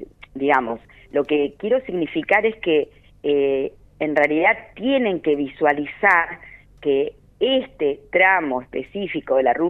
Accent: Río Negro, Argentina; nosotros somos vecinos argentinos que vivimos en la Patagonia, somos rionegrinos en este caso, chubutenses

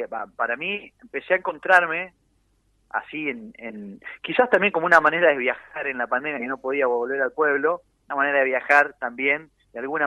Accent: Gualeguaychú, Entre Ríos, Argentina; yo soy un pueblo, ahí bueno, estamos hablando de Gualeguaychú, son ciudades, pero mi pueblo es un pueblo de carnaval, así como con mucha cultura de hace 60 años de tipo carnaval brasilero

